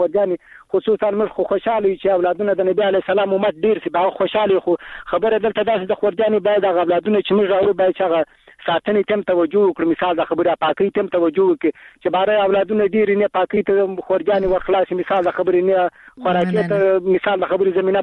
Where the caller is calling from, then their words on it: Helmand, Afghanistan; تل د هلمند ته